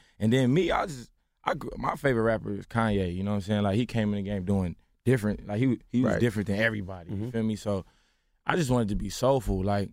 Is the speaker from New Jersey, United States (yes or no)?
no; Inglewood, California, United States; I'm from L.A. I'm from Inglewood, mm-hmm. California.